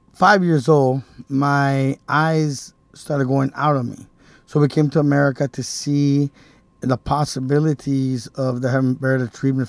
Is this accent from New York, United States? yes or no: no; Gardena, California, United States; Gardena, California.